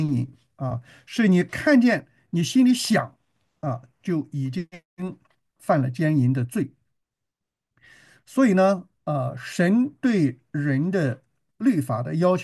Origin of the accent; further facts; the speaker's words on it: China; 所以，我们中国人说"金无足赤，人无完人"。